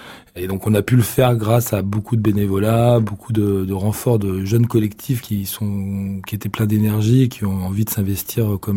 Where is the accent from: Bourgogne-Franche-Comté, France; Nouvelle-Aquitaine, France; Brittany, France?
Brittany, France; now in Paris, France; je suis breton d'origine, quand même, je tiens à le dire.